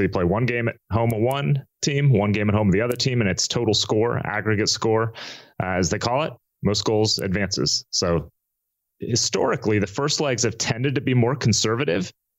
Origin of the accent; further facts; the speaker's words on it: United States; Look, I was born and raised in America.